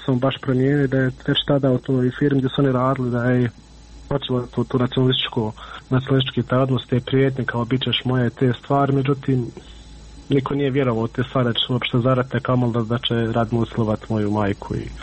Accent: Miljevina, Republika Srpska, Bosnia & Herzegovina; mi smo svi gore iz Miljevine.

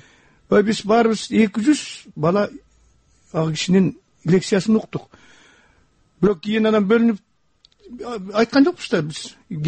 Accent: At-Bashy, Naryn Region, Kyrgyzstan; магандан көрө ат башылык болгон алда канча кымбат да

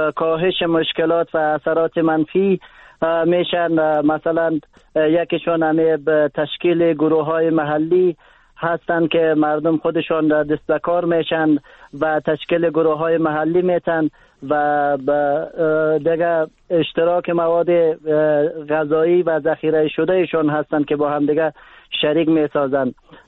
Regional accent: Daykundi, Afghanistan; زنهای باردار بودند که در ولایت مرکزی مثلا دایکندی ولایت ما به مراکز صحی نرسیدند و از جان خود دادند

